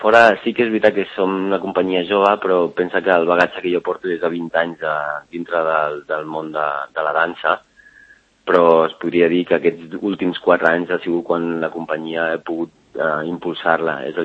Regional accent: Sant Cugat del Vallès, Catalonia, Spain; De fet, jo soc de Sant Cugatenc, soc de la Floresta

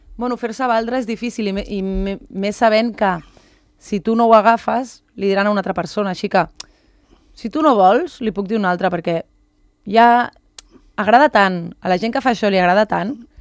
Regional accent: Barcelona, Catalonia, Spain; jo soc de Barcelona

